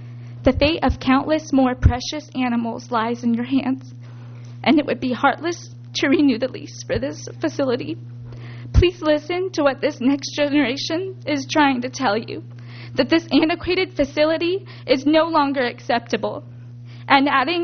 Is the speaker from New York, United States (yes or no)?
no; Arroyo Grande, California, United States; I'm from Arroyo Grande.